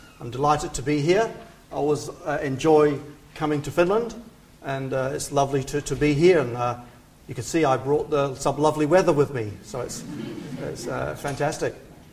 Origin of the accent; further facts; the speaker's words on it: New Zealand; Now, since some of you may not have been there, I thought I'd just say a little bit about where I'm from.